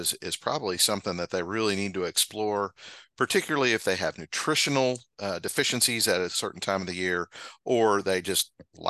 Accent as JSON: {"language": "English", "town": "Tulsa", "region": "Oklahoma", "country": "United States", "tie": "born or raised there", "said": "I grew up in Tulsa, but our family farms were about 2 hours to the west"}